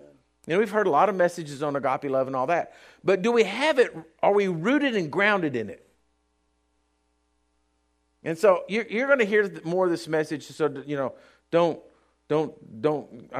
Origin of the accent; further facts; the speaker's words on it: Texas, United States; well, I'm from South Texas.